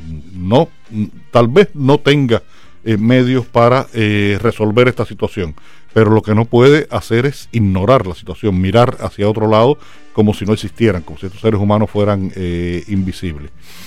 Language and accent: Spanish; Cuba; yo soy un escritor cubano que vive en Cuba y escribo sobre la realidad cubana. Y lo hago porque decidí vivir en Cuba.